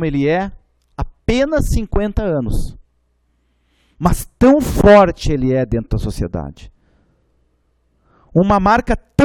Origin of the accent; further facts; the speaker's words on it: South Brazil, Brazil; mas nós aqui precisamos e nós somos brasileiros. Por isso essa diferença. Por isso nós somos forjados assim. Por isso nós temos esse sentimento por esse torrão aqui do sul do Brasil.